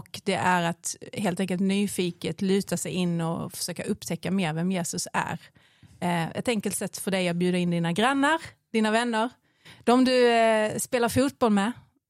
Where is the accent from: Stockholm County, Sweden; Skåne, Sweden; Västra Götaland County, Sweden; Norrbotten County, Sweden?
Skåne, Sweden; Jag är uppvuxen i Skåne, kommer därifrån